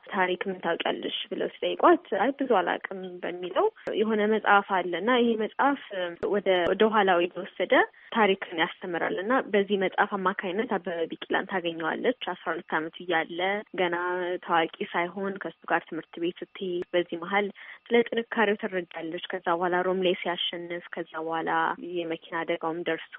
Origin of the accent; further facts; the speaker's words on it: Addis Ababa, Ethiopia; የተወለድኩትና ያደግኩት አዲስ አበባ ነው፣ ጤና ተራ ኮርፌ አካባቢ።